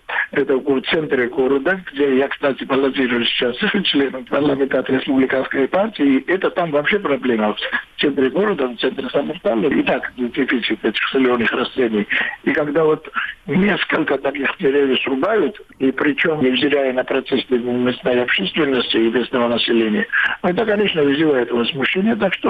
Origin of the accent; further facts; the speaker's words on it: Georgia; поскольку я и грузин